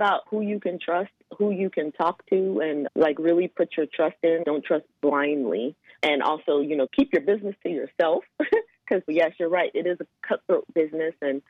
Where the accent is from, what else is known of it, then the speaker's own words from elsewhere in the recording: Virginia, United States; also born or lived in South Carolina; So I grew up in Northern Virginia. So it was a little town, but then it was right outside of like the DC metro area.